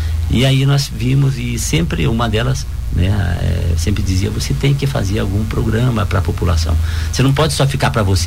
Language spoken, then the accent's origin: Portuguese; Paraná, Brazil; Eu sou natural do Paraná.